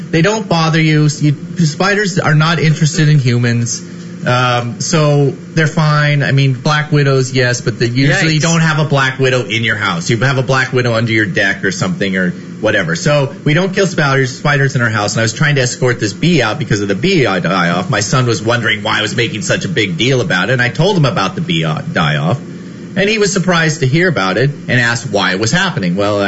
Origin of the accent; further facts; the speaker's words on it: California, United States; I grew up in Southern California, so drought? Meh.